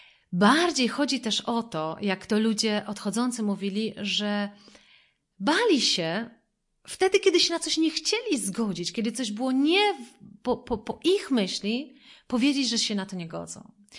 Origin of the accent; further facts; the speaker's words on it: Wrocław, Lower Silesian Voivodeship, Poland; ja pochodzę z Wrocławia